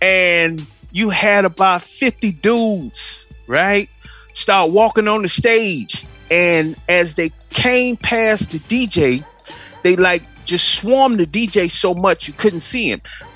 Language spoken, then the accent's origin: English; Miami, Florida, United States; they didn't know I was from Miami, okay?